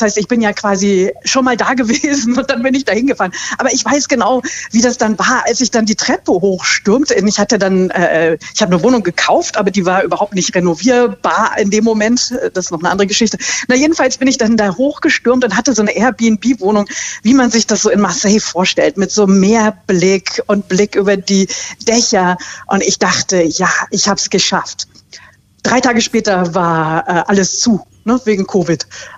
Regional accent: Berlin, Germany; man möchte die als Berliner am Anfang immer erschießen, ne?

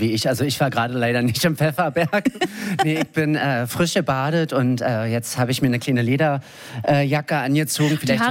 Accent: Berlin, Germany; ich komme tatsächlich aus Berlin, ne?

